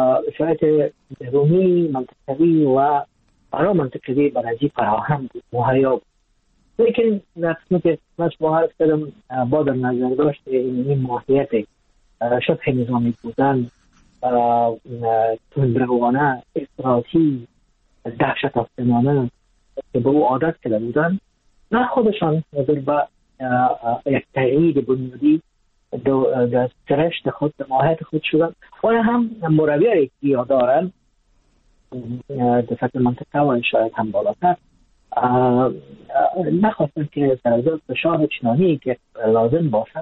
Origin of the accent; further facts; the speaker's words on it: Afghanistan; از افغانستان هستم